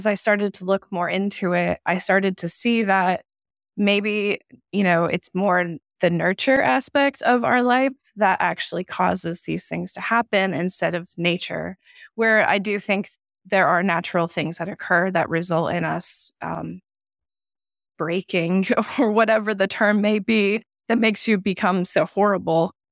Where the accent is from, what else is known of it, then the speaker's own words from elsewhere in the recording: South Carolina, United States; And I am from South Carolina. I grew up in the South.